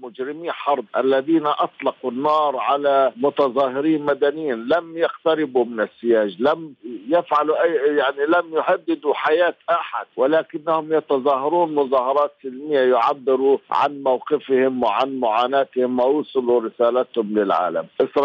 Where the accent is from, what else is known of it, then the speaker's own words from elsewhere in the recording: Palestine; بأن نتوجه كفلسطينيين وكعرب أيضا